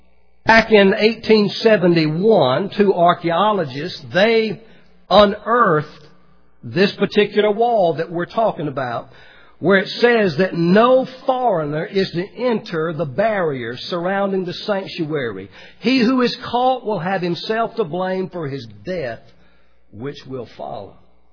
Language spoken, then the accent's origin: English; the South, United States; And I grew up in the South, as most of you know. I grew up in the segregated South.